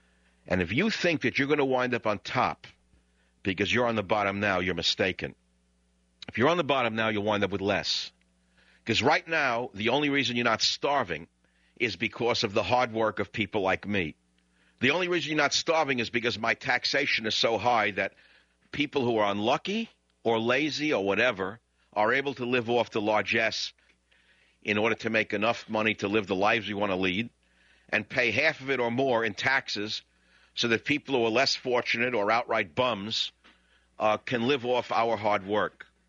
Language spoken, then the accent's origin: English; United States; I'm an American, and I myself like power and money.